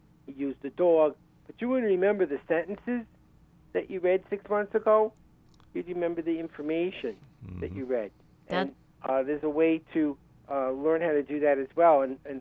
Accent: Brooklyn, New York, United States; now in Texas, United States; You know, or I grew up in Brooklyn, we pronounce this word dog. Here in Texas, it's a dog.

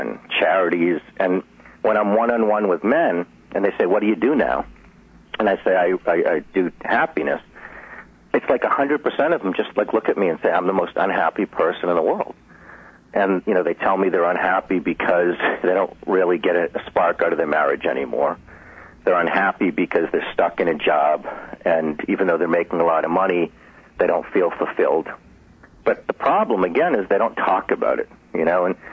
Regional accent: United States; And I'm Jewish American.

